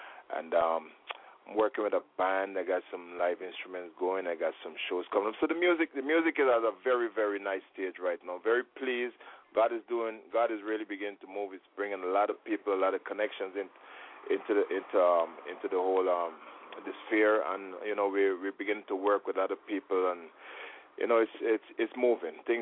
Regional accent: Guyana; now in New York, United States; Yeah, well … I am originally from Guyana, living in New York right now. I've been living in New York for quite some time, as a matter of fact.

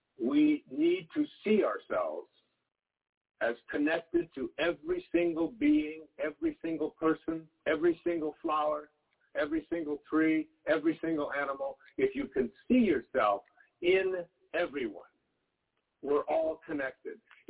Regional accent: Michigan, United States; Remember the dandelions when I was growing up in Michigan? We had these dandelions.

